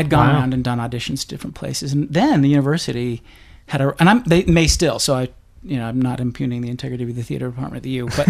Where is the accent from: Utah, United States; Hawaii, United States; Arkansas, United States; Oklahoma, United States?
Utah, United States; Bountiful; also born or lived in Salt Lake City; I was born in Bountiful. Yeah? Salt Lake City, but raised in Bountiful, Utah.